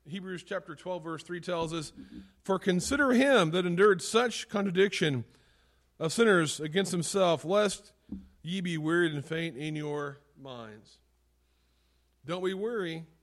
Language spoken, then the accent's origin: English; Midwest, United States; I remember growing up in the Midwest where it would be snowy